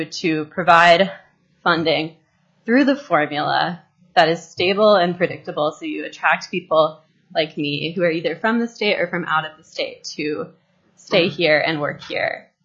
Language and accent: English; North Carolina, United States; I'm from North Carolina, so I'm looking at, North Carolina versus Alaska.